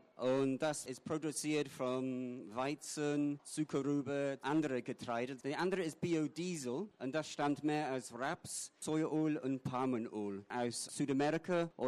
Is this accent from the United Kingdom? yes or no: yes; England, United Kingdom; German is a second language; moved away as an adult; now in Munich, Germany; Ich bin Engländer. Ich hoffe, dass Sie meine Deutsch verstehen können. Ich wohne seit 3 Jahren hier in München.